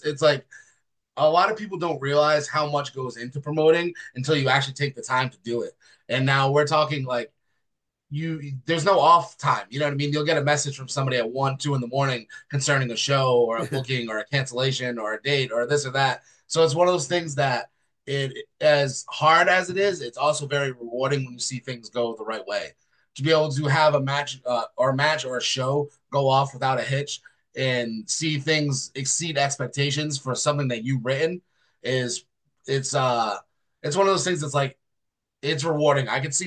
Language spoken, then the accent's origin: English; Massachusetts, United States; moved away as an adult; I am from Massachusetts originally. That is my home. That is where I was born and raised. I moved to the Midwest right before the pandemic. So now while I'm based in the Midwest, I am still East Coast homebody.